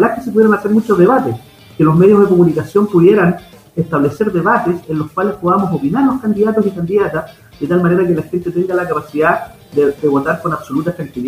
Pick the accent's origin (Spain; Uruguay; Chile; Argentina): Chile; en la constituyente que hicimos como chilenas y chilenos